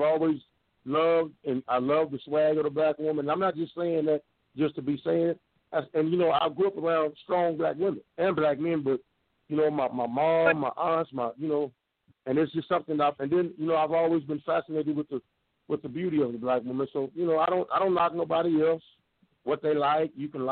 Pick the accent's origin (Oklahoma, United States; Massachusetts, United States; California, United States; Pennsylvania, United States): Oklahoma, United States; Tulsa; I'm from Blackwall Street, Tulsa, Oklahoma.